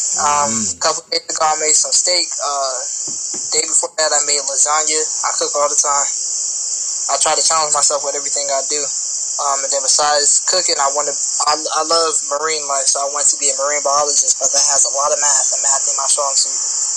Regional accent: Canton, United States; Canton is not a very big city. It's really small. Maybe like a couple thousand people, like 20,000, 25,000.

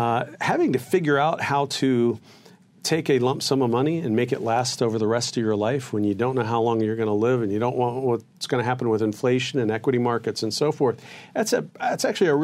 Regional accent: Hamilton, Ohio, United States; So, I grew up in Hamilton, Ohio, which is a city in the southwest part of the state of Ohio. And my family there goes back multiple generations.

